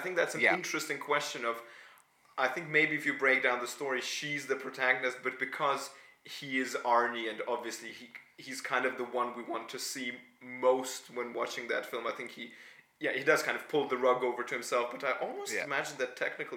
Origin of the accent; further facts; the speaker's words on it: Denmark; being a Russian kid growing up in Denmark